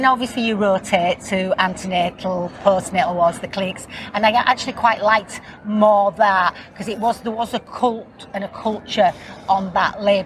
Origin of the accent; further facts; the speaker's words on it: Yorkshire and the Humber, United Kingdom; I'm obviously from West Yorkshire.